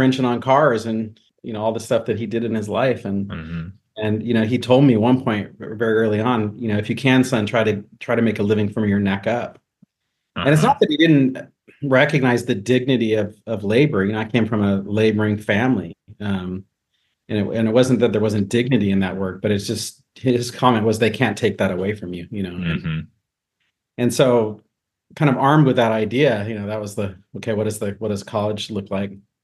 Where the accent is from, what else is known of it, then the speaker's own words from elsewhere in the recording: Paso Robles, California, United States; But I grew up in Paso Robles, California.